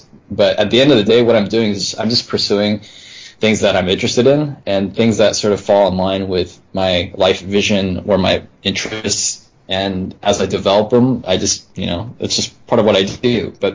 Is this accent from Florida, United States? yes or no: no; California, United States; I grew up in the Silicon Valley.